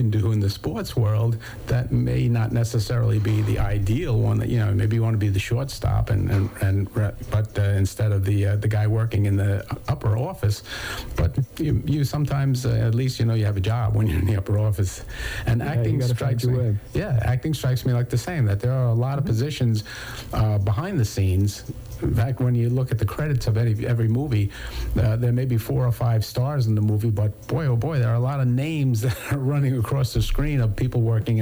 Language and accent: English; New York, United States; And I grew up in New York, so everybody wanted to be a New York Yankee.